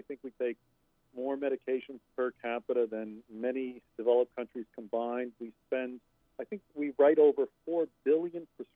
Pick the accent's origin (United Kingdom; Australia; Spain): Spain; now in United States; I'm originally from Spain. I speak, you know, fluent Spanish and a few other languages, but I was raised in a multicultural Hispanic community